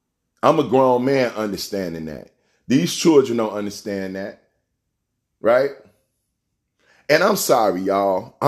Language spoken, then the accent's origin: English; Chicago, Illinois, United States; I was like, what's up, man? I'm from Chicago.